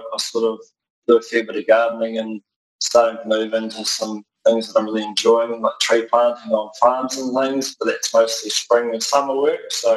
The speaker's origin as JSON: {"language": "English", "region": "Otago", "country": "New Zealand", "tie": "born or raised there", "said": "I grew up in North Otago, on the East Coast. I grew up with my mum and dad together until I was about 13."}